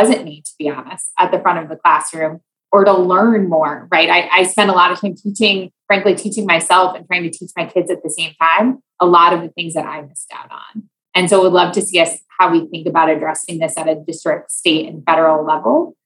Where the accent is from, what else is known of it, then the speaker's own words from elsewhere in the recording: Iowa, United States; I grew up in Iowa. You don't have to know much about Iowa to assume that I did not go to a very diverse school, right?